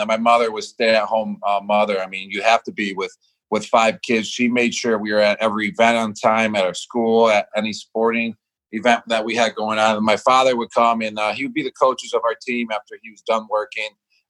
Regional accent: Buffalo, New York, United States; especially growing up in Buffalo

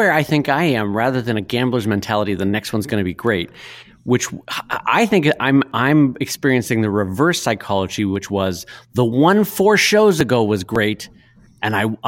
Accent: San Diego, California, United States; because I grew up in San Diego.

